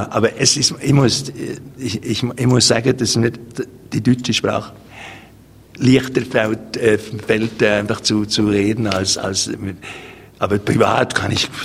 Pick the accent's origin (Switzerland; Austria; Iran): Switzerland; Bern; also born or lived in Dresden; Ja, ich bin in Dresden geboren, aber aufgewachsen bin ich in Bern. Nur meine Mutter ist Deutsche und meine ganze Verwandtschaft kommt aus Sachsen. Und da habe ich eigentlich viel, viel, viel immer Deutsch geredet.